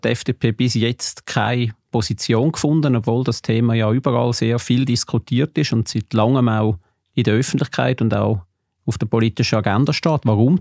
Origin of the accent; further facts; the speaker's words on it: Zollikon, Zurich, Switzerland; ich bin an der Goldküste aufgewachsen, im FDP-Dorf Zoliken.